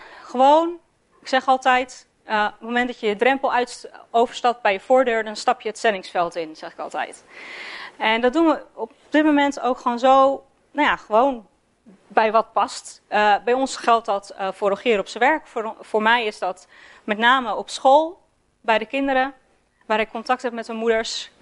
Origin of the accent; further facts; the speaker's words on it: Haarlem, North Holland, Netherlands; Dus dat is ik kom uit Haarlem, dus dat is tussen Haarlem en Vlaardingen.